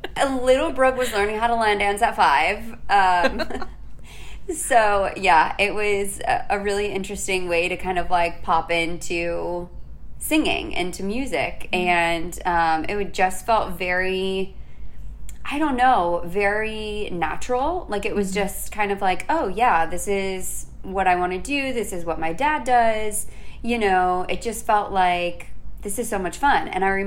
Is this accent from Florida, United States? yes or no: yes; West Palm Beach, Florida, United States; my city, I'm from West Palm Beach, Florida, which is funny because I feel like a lot of people are like, West Palm Beach, Florida, like, isn't that not country?